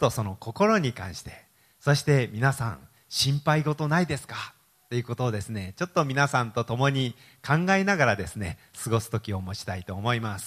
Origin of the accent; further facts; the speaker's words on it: Hiroshima, Japan; 私は広島出身でもありますしですね、